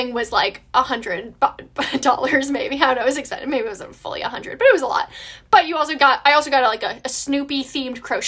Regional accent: Ann Arbor, Michigan, United States; I'm from Ann Arbor, Michigan, where the university is located.

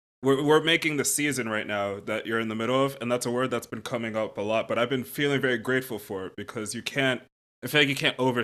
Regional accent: United States; also born or lived in United Kingdom; So my background is I'm American, but I grew up a bit in the UK.

